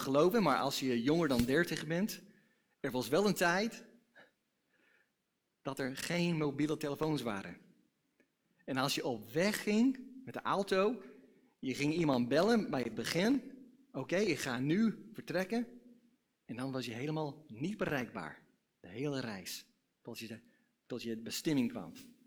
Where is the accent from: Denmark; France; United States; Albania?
United States; Dutch is a second language; now in Netherlands; Wij komen uit Amerika en het is nog steeds ongelooflijk dat wij kunnen met een telefoon praten met oma en opa duizenden kilometers weg.